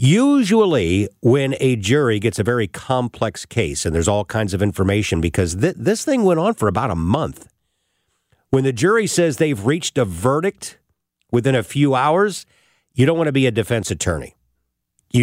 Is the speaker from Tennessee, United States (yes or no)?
no; St. Louis, Missouri, United States; Of course, St. Louis is my hometown. I came home, but I just happened to be over on the East Coast.